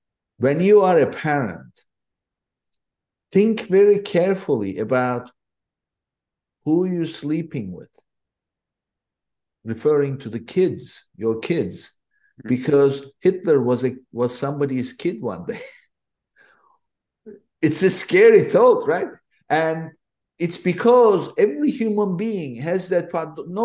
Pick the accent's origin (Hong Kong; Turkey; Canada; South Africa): Turkey; also born or lived in London; now in United States; I was born and raised in Turkey and went to London.